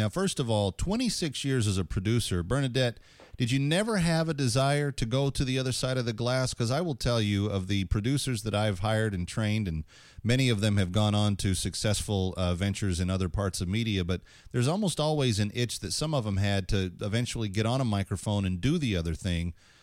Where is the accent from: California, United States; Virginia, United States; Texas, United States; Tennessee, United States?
Texas, United States; Dallas; I grew up in the Dallas area, so it would be WBAP or KLIF or one of those big talk signals